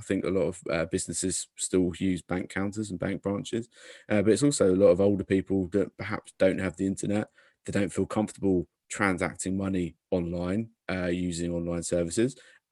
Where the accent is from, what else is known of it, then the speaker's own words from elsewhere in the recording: Rochford, East of England, United Kingdom; actually the town I grew up in Rochford, which is just down the road here